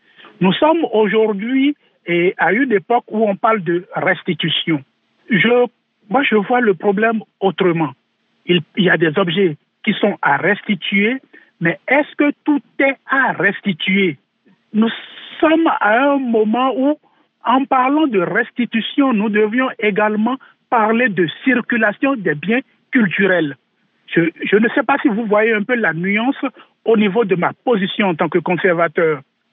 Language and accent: French; Benin; de l'histoire des œuvres pillées chez nous au Bénin